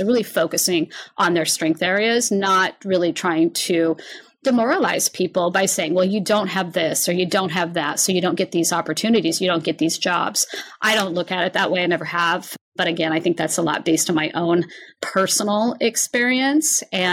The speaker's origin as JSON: {"language": "English", "town": "Forks", "region": "Washington", "country": "United States", "tie": "born or raised there", "said": "I grew up in Forks, Washington, which is a tiny little town on the Olympic Peninsula."}